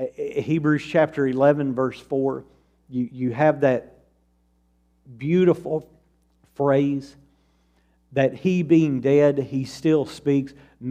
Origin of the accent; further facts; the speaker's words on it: Woodbury, Tennessee, United States; And both of those individuals were Tennessee lawmakers, and both of them came from the area that I'm from Woodbury.